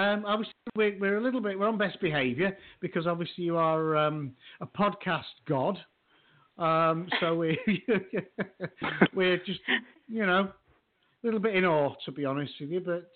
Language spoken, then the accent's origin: English; United Kingdom; But I am British, and we are famous for being xenophobic.